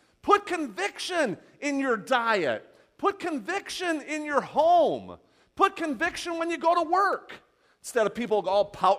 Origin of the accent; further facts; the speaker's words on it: Las Vegas, Nevada, United States; I mean, I'm from Vegas, but I don't want to roll the dice on the meal, okay?